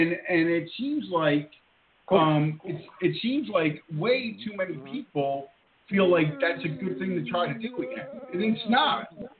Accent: Newark, New Jersey, United States; I grew up in Newark, New Jersey. No, I'm not lying to you.

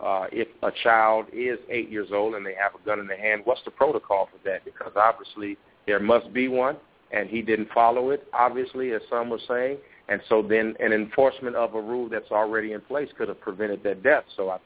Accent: Gary, Indiana, United States; I was born and raised in Gary, Indiana, and I know crime and have witnessed it and grew up around it all too well.

